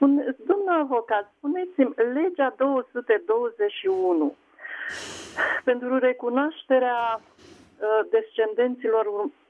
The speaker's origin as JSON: {"language": "Romanian", "town": "Iași", "region": "Iași County", "country": "Romania", "said": "sunt din Iași."}